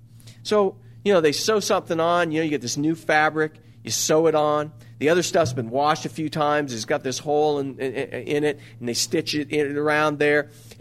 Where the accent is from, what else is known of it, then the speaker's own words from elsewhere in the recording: California, United States; also born or lived in Illinois; I was born in Illinois, but grew up most of my life in California.